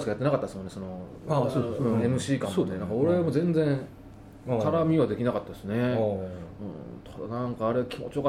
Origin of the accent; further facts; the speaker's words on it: Kansai, Japan; 今標準語で喋ってますけど、俺関西人 で